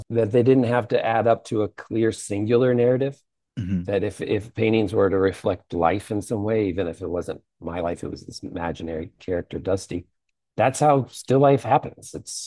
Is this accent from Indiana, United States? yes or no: no; Louisville, Kentucky, United States; And I got my first sort of adjunct teaching job at University of Louisville. So we went back to my hometown where my folks were